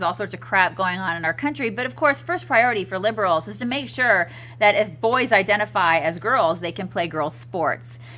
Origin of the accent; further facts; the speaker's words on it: the South, United States; Well, see, I grew up in the South, and you married a boy from the South.